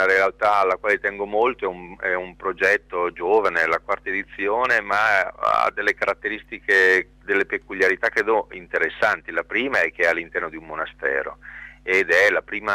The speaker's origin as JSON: {"language": "Italian", "region": "northern Italy", "country": "Italy", "said": "Io non sono toscano, sono del nord, però"}